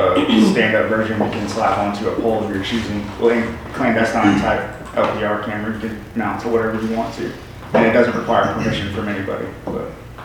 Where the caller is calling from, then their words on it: Dallas, Texas, United States; I'm speaking from Dallas here